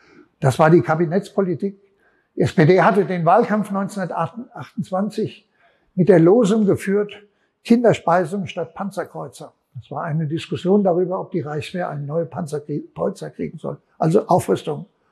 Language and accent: German; Frankfurt, Hesse, Germany; ich komme aus Frankfurt